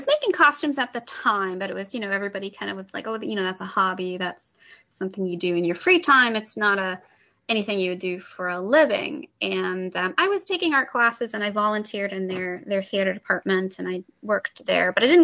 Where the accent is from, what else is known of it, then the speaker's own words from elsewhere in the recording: Midwest, United States; growing up in the Midwest, you know, people who work in the creative field are people that do not live there from the perspective of my family and a lot of people that I knew